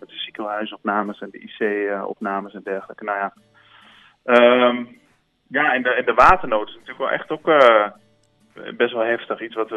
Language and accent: Dutch; Almelo, Overijssel, Netherlands; also born or lived in Tilburg; Ja, nee, ik ben Tukker van origine.